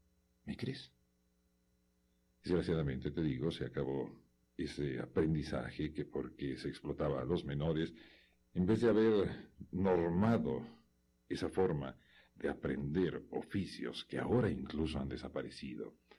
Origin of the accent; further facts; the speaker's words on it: Guadalajara, Jalisco, Mexico; Pues sí, fui niño y crecí en Guadalajara. Y mis abuelos vivían por una calle llamada Maestranza.